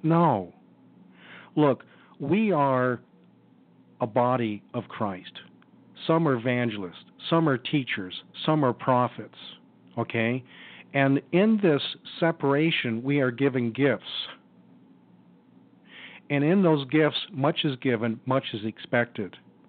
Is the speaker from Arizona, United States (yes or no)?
yes; Tempe, Arizona, United States; because I was raised in Tempe, lived in Mesa